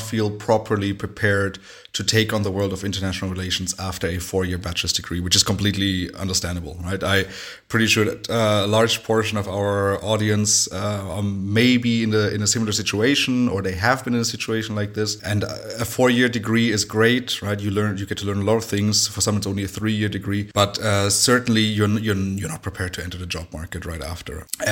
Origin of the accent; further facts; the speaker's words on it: Germany; I'm German by nationality. I grew up in Germany most of my life. I mean, there were a few interruptions, right, living in other countries.